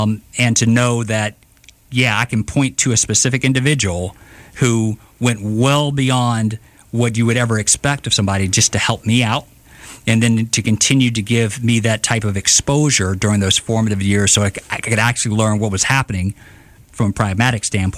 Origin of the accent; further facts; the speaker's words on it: Prichard, Alabama, United States; I'm from Pritchard